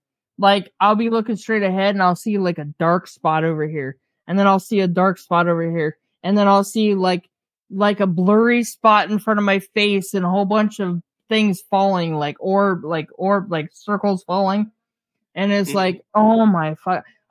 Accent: Ohio, United States; this one here was like in Ravenna, and I was raised in Ritztown, which is like a 15-minute radius of where I was at.

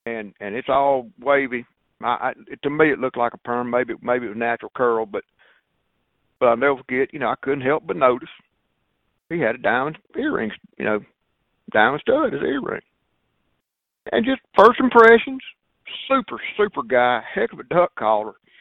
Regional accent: Mississippi, United States; I said, well, I am from Mississippi. We kidded later. The guy probably didn't understand my accent.

